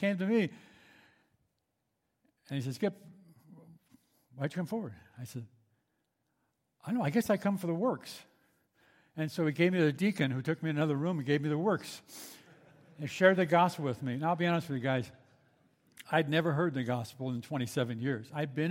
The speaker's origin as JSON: {"language": "English", "town": "Burbank", "region": "California", "country": "United States", "tie": "born or raised there", "said": "Born and raised in Burbank"}